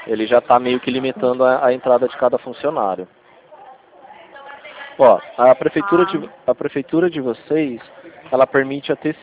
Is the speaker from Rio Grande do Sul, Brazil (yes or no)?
no; Rio Claro, São Paulo, Brazil; A gente é de Rio Claro.